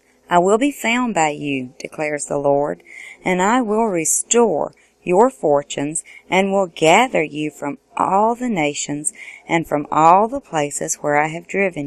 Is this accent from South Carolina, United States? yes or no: yes; South Carolina, United States; I'm from South Carolina, which is in the United States.